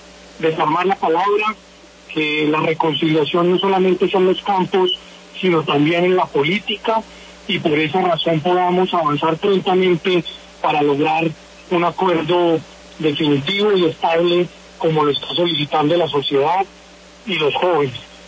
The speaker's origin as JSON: {"language": "Spanish", "country": "Colombia", "said": "Un gran orgullo como ciudadano, como colombiano"}